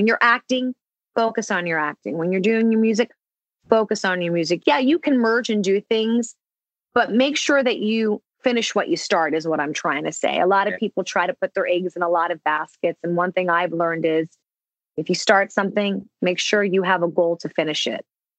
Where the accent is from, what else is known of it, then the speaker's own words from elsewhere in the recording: East Coast, United States; what did I go through being a diverse child growing up on the East Coast